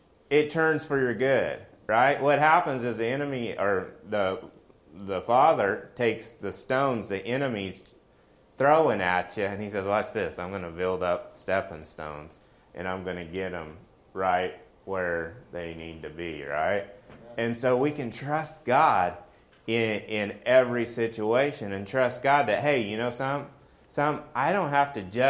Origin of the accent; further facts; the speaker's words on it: Oklahoma, United States; moved away; So funny, like when I first moved up here, growing up in Oklahoma, especially Western Oklahoma, my grandpa had a saying, never turn down rain or a newborn baby calf.